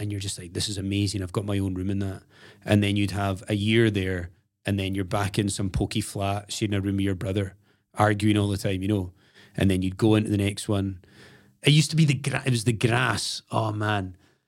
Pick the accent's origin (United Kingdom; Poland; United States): United Kingdom; Scotland; growing up in the Highlands